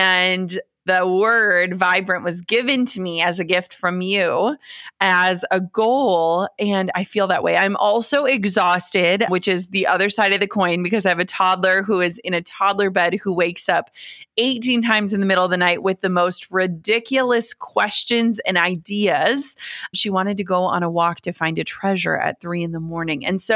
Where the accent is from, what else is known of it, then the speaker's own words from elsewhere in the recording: Minnesota, United States; I grew up in Minnesota. My parents worked the same jobs for 30 years.